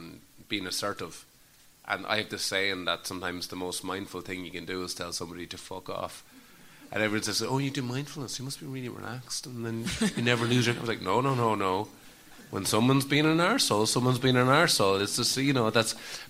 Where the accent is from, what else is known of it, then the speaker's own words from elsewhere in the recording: Mullingar, Leinster, Ireland; now in Greystones, Ireland; as much as I love Greystones, I am from Mullingar, and it is my home, and I miss it, and I love it. But I feel very at ease here.